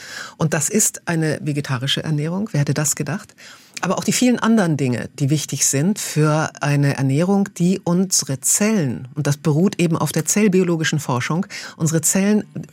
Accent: Bavaria, Germany; ich als Kind in der Schule im evangelischen Unterricht war in Bayern.

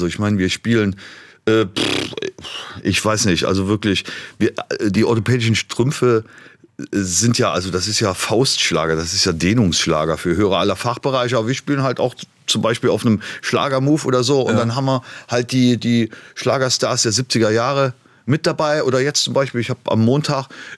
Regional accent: Trier, Rhineland-Palatinate, Germany; Also ich bin neben dem Moselstadion in Trier aufgewachsen.

